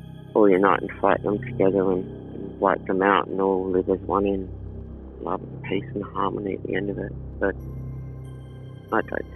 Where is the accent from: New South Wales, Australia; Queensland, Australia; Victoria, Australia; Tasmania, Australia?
New South Wales, Australia; Sydney; I'm from Sydney.